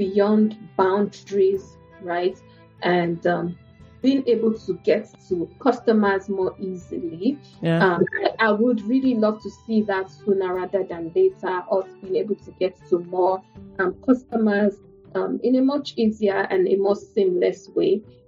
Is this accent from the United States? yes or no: no; Nigeria; At least when I was growing up in Nigeria.